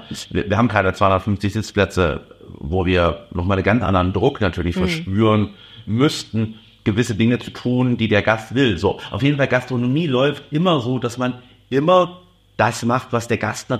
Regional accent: East Germany, Germany; Ich bin im Osten groß geworden. In der DDR war das ja mit Polen, Automärkten und so.

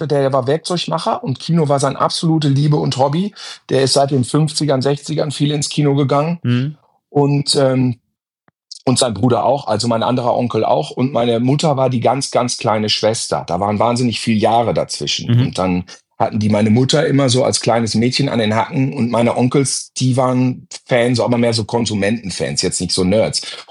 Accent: Gütersloh, North Rhine-Westphalia, Germany; Ich komme aus Gütersloh

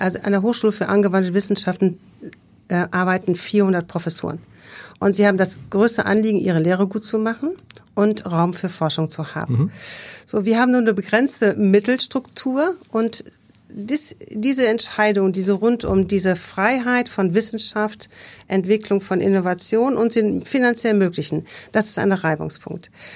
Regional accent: Rheine, North Rhine-Westphalia, Germany; also born or lived in Münster / Cologne; now in Hamburg, Germany; Ich komme eigentlich aus Westfalen, ich komme eigentlich aus Rheine. Ja. Und dann über Münster und Köln bin ich endlich nach Hamburg gezogen.

